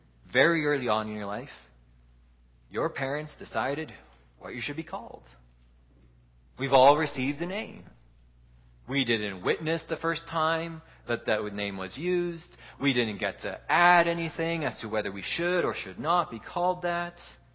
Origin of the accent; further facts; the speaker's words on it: Canada; born there; also born or lived in Netherlands; It's not really anything that I did. It's just because I was born in Canada.